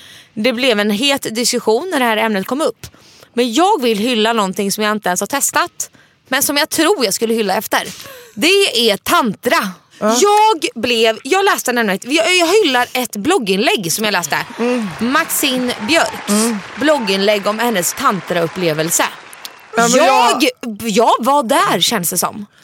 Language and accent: Swedish; Sweden; Nej, men det är för att de vet att vi är svenskar.